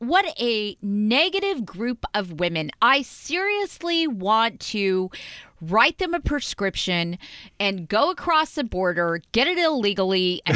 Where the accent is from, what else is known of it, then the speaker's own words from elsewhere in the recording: California, United States; And see, I'm from Southern California.